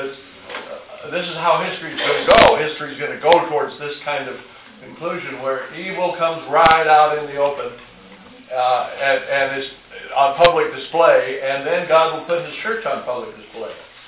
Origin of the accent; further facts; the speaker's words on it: San Diego, California, United States; But I remember growing up in San Diego in World War II, the only really sleazy places in town were the sailor bars down on the waterfront